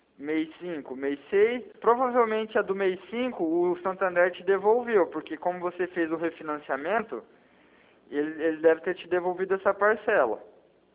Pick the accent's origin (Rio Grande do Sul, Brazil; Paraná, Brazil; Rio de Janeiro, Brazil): Paraná, Brazil; Arapongas; é que no caso eu sou aqui de Arapongas